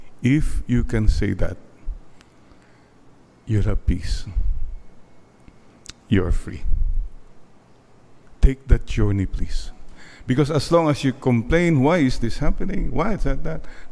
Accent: Bani, Ilocos Region, Philippines; when I was a little boy growing up in Bani, Pangasinan, a very poor town

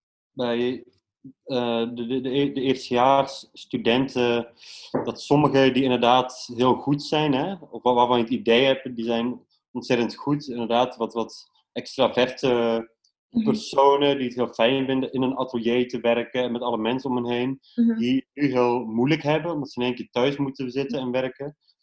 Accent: Netherlands; ik ben een Nederlander, ik kan niet naar Holland gaan nu, als ik zou willen.

